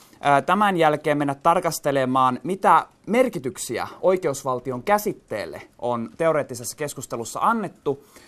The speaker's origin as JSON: {"language": "Finnish", "town": "Varkaus", "region": "North Savo", "country": "Finland", "tie": "born there", "lives_now": "Joensuu, Finland", "said": "vaikka mä vaikutan tällä hetkellä Joensuussa, niin mä olen syntyisin Varkaudesta"}